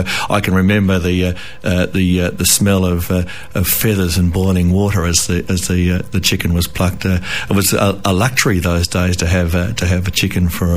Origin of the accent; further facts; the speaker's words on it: Nyabing, Western Australia, Australia; Well, I grew up in Nyabing, which is a very small country town east of Katanning, a district population of 450. So I grew up on a wheat and sheep farm.